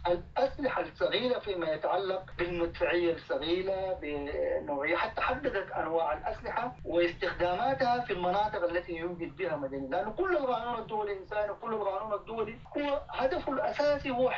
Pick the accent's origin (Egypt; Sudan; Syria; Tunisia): Sudan